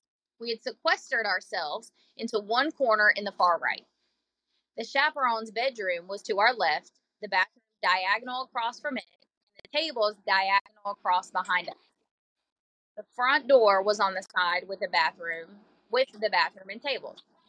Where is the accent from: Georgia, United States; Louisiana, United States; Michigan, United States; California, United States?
Georgia, United States; Atlanta; Other than the couple of years spent in South Georgia, I grew up in Metro Atlanta, so the idea of camping was really exciting.